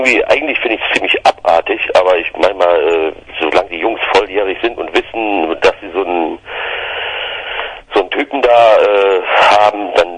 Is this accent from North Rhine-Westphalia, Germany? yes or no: yes; Cologne, North Rhine-Westphalia, Germany; Ich bin Kölner und ich finde